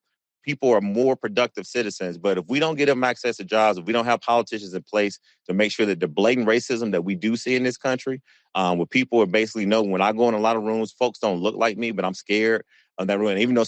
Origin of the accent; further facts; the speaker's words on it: Athens, Georgia, United States; also born or lived in Atlanta; He's born in Detroit. I was born in Atlanta. I grew up in Athens.